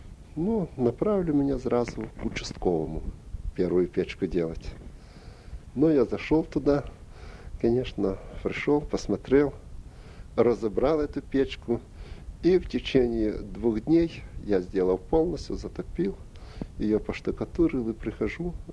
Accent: Ukraine; она стала спрашивать, откуда, говорит, я сказал, что с Украины.

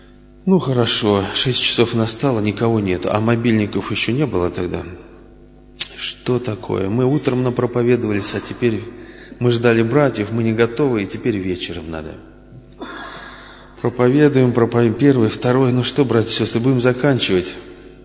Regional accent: Kaluga Oblast, Russia; я из Калужской области, ну, 97-98 год я вот там постоянно как женился.

